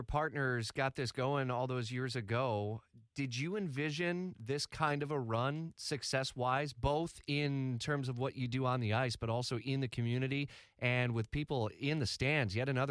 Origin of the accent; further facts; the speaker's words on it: Detroit, Michigan, United States; and I grew up in the Metro Detroit area, so I always grew up with the Stanley Cup and the octopus thrown on the ice.